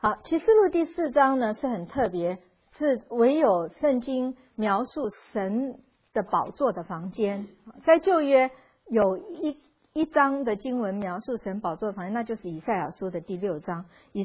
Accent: China; 说到这个我们中国人说什么三个臭皮匠

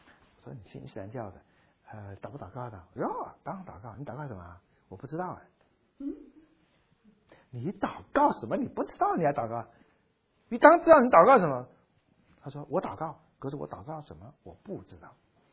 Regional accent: China; 我们中国人叫阿红，就是相当于

